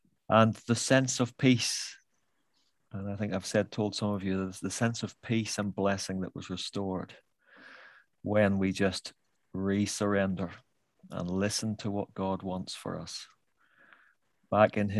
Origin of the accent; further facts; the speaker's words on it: Northern Ireland, United Kingdom; Now, I'm from Northern Ireland, so this is very relevant to me.